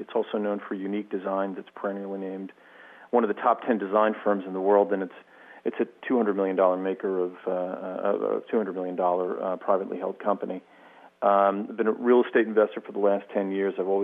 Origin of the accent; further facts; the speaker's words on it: Jersey City, New Jersey, United States; I grew up in Jersey City. My father was a longshoreman. My mother worked in City Hall. I grew up in a public housing project.